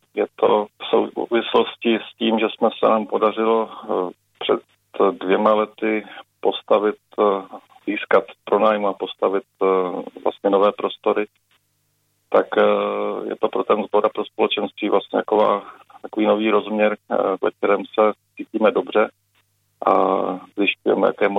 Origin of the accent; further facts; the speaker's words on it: Trutnov, Hradec Králové Region, Czechia; protože pro mě jako rodilého Trutnováka to vlastně nedává smysl rozlišovat. Pro mě je Trutnov prostě moje rodiště.